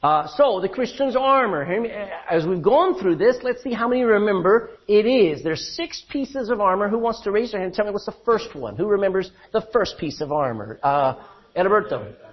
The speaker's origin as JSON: {"language": "English", "region": "Texas", "country": "United States", "tie": "born or raised there", "said": "I grew up in Texas. We didn't wear shoes until we were teenagers."}